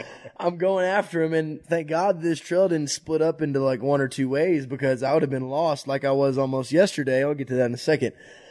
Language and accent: English; Texas, United States; You know, I'm from Texas. We don't have any we don't have rocks. We don't have mountains. We don't have hills. We don't have these deep washouts.